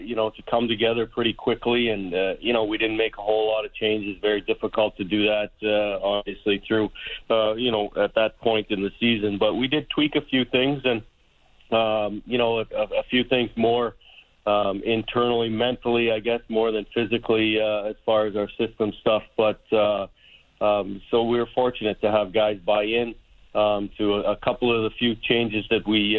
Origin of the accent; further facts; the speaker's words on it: Brandon, Manitoba, Canada; We're both from Brandon, Manitoba. My parents were living there.